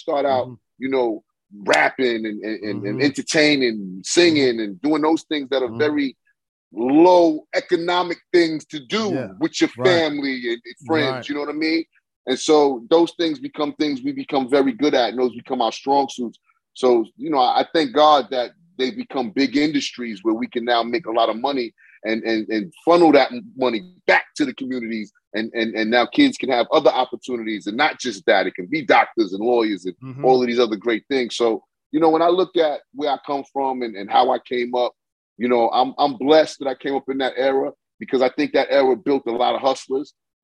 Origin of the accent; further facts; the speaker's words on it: New York City, New York, United States; Ah, man, come on, man. Historical Hollis, Queens.